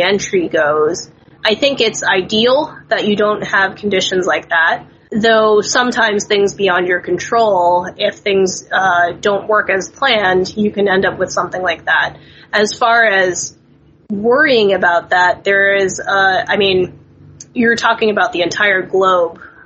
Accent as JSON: {"language": "English", "country": "United States", "said": "I suppose it's Chinese American food because we are Chinese American people cooking it."}